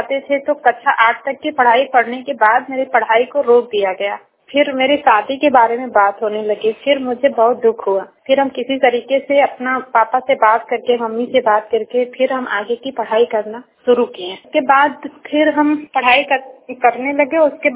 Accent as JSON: {"language": "Hindi", "town": "Varanasi", "region": "Uttar Pradesh", "country": "India", "said": "और हम बनारस जिला से हैं।"}